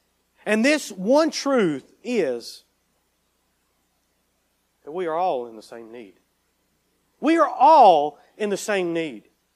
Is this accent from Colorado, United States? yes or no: no; North Carolina, United States; I said, no, sir, I'm from North Carolina. Boy, you got a strong draw.